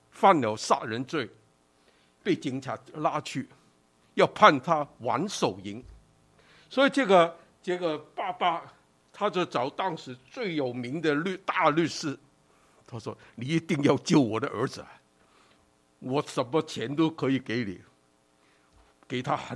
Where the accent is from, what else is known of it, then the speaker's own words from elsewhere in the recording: Hong Kong; 我还记得我从香港来，香港从前有死刑